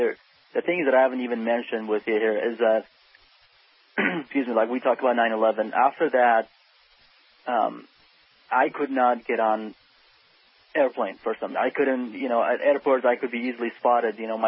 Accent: Iraq; we're from Iraq, obviously.

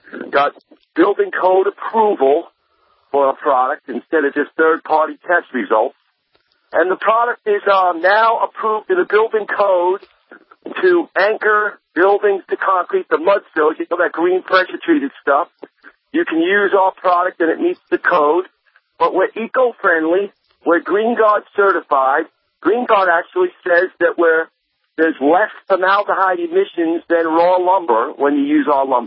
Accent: San Diego, California, United States; I'm from San Diego, and you know, the last time we talked, building in Haiti with that Bluewood product, and I remember standing in my place when there was that earthquake in San Diego while we were on the radio.

